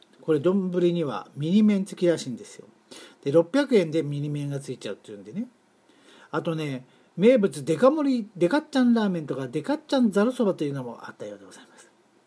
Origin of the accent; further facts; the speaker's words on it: Tokyo, Japan; 埼玉生まれの母親を持つ東京育ちの私にとっては